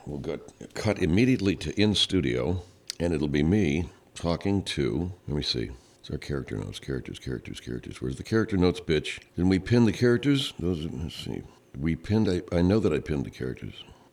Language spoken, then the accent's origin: English; Baltimore, Maryland, United States; I know I swallow my L's. I come from Baltimore, Maryland.